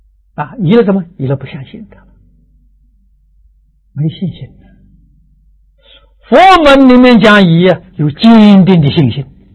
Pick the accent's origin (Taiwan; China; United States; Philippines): China; 我们中国人讲气氛啊，转移这个地区的气氛。